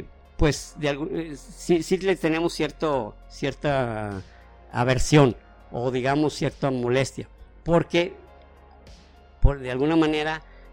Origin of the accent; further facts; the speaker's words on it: Mexico; pues sí, sí nos cala como mexicanos, ¿no?